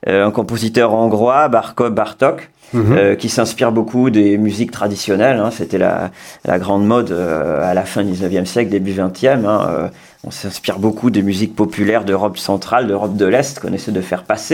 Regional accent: Boug, France; je viens d'une famille de Boug qui est installée là depuis longtemps. Mm-hmm. J'y ai passé mon enfance.

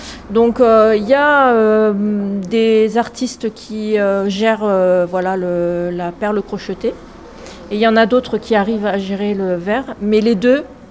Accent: Vic-Fezensac, Occitanie, France; Voilà, je viens du Gers.

